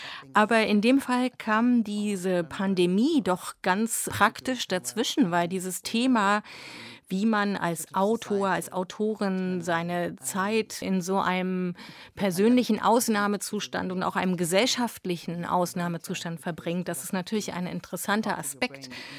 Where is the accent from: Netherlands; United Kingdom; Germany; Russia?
United Kingdom; besonders auch in Großbritannien, wo ich herkomme.